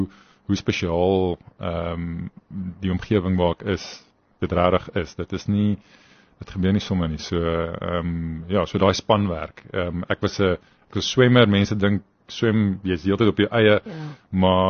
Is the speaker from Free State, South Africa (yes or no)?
yes; Bloemfontein, Free State, South Africa; ek was van Bloemfontein af gewees, daar was nie veel Olimpiese medalje, met wenners in Bloemfontein nie